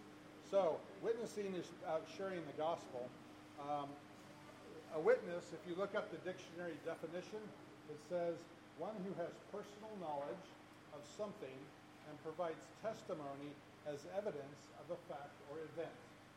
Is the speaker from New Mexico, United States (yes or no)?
yes; Albuquerque, New Mexico, United States; I'm from Albuquerque, New Mexico. I go to Hoffmantown Church in that city.